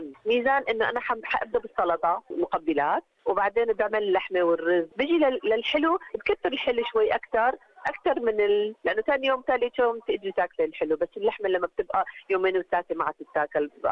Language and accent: Arabic; Damascus, Damascus Governorate, Syria; now in Australia; كتير أنا كنت من الشام نروح على السوق نشتري كل شيء كيليات كبيرة